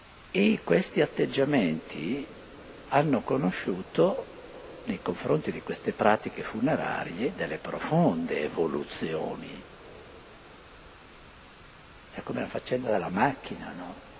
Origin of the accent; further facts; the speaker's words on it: Lombardy, Italy; Al mio paese il cimitero era lì proprio in giro alla chiesa. Bellissimo, no? È un po' più rialzata del resto, c'è un gran piazzale, c'erano neanche i morti, no? e Napoleone li ha fatto portare tra Calcinate e Mornico, 1,5 chilometri, campagna